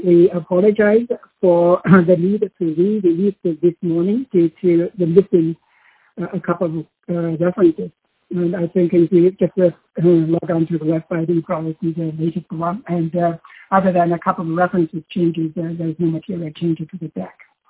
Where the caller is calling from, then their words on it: Calgary, Alberta, Canada; I'm calling from Calgary, Canada